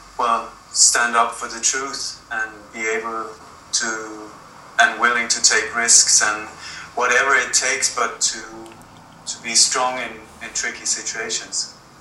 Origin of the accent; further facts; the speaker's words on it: Denmark; I was born in Denmark and raised in a family that was very much involved in the resistance against the German invasion or occupation.